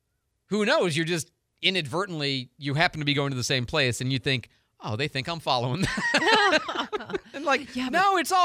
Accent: Chicago, Illinois, United States; I was raised in Chicago. I'm a horn honker.

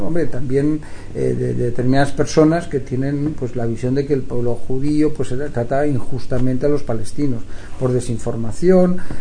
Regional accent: Spain; yo sí soy español

